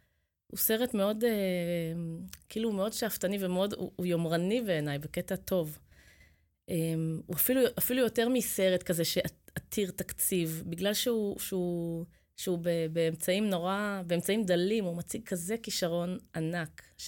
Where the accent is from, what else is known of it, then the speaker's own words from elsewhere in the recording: Holon, Tel Aviv District, Israel; כשהייתי ילדה, גרנו בחולון, בתקופת בית הספר היסודי שלי